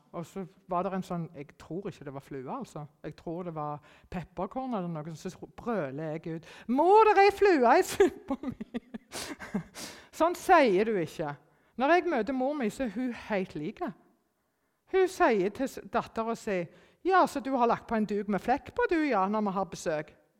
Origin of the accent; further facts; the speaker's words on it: Germany; håper ingen vet at jeg er tysk